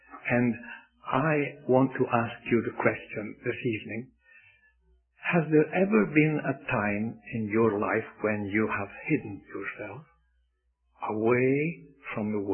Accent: Scotland, United Kingdom; When I was growing up in Scotland, we heard a lot about this word.

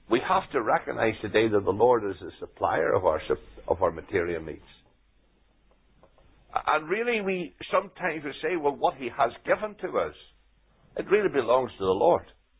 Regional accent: Northern Ireland, United Kingdom; moved away as an adult; now in England; When we moved from Northern Ireland to England with my job

